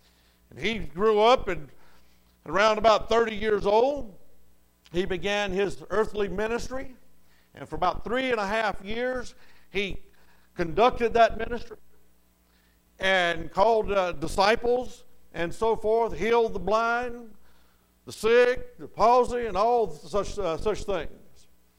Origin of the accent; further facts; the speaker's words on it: Pensacola, Florida, United States; And we're from Pensacola, Florida. We come out of Seminole Baptist Church in Seminole, Alabama, right across the line there of Florida and Alabama.